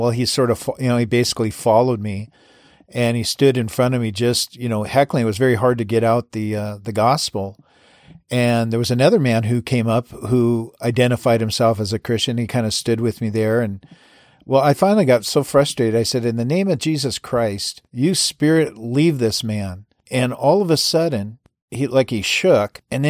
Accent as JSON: {"language": "English", "town": "Everett", "region": "Washington", "country": "United States", "tie": "born or raised there", "said": "Now, years ago, in my hometown of Everett, Washington, I was a zealous, up-and-coming, full of passion and zeal, serving the Lord."}